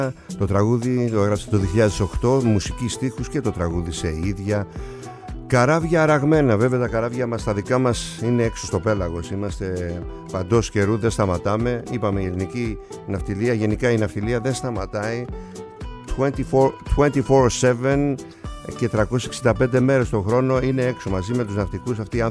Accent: Kasos, South Aegean, Greece; από την Κάσο το νησί μου.

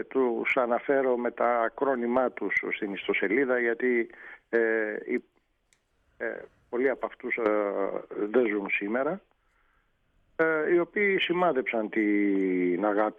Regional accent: Piraeus, Attica, Greece; Μεγάλωσα στο Πειραιά και είχα και μνήμες από τη θάλασσα

